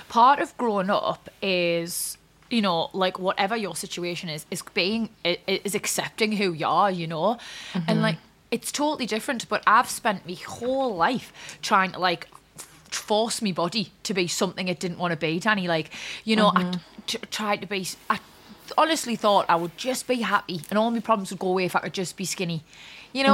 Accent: Newcastle upon Tyne, North East England, United Kingdom; accent: Geordie; Got loads of family over the West End. So yeah. I'm East End.

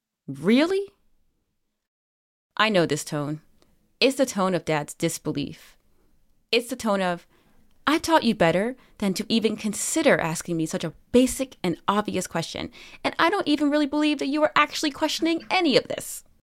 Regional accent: New Jersey, United States; I grew up on the Jersey Shore in the 90s and early 2000s.

